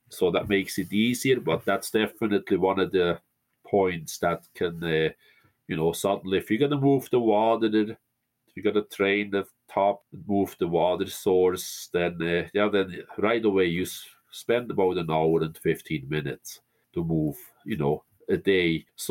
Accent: Switzerland; that's how I grew up in the Swiss Alps.

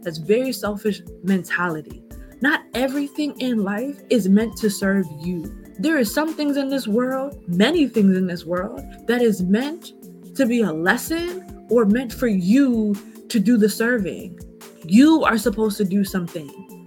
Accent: United States; I'm American because I was born in America, but my parents never treated me like I was an American kid.

